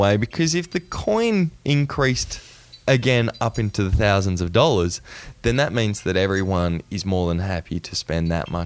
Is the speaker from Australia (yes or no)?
yes; Australia; I'm Australian. Me sending money back to Australia is just a nightmare.